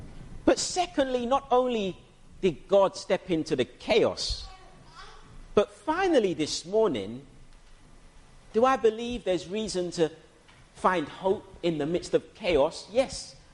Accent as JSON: {"language": "English", "town": "Lewisham", "region": "London", "country": "United Kingdom", "tie": "born or raised there", "said": "For example, I was raised in Lewisham Borough"}